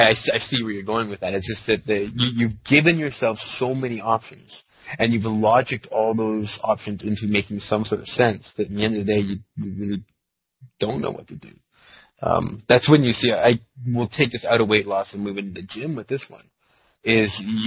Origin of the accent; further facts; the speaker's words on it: Canada; they expected it being a Canadian.